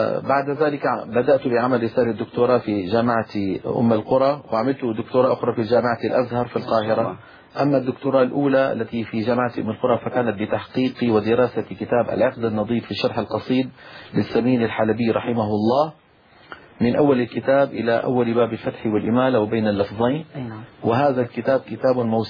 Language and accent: Arabic; Damascus, Damascus Governorate, Syria; من مدينة دمشق في سوريا. ولدت في دمشق سنة 1955 ودرست في مدارسها النظامية إلى الثانوية العامة العلمي، القسم العلمي.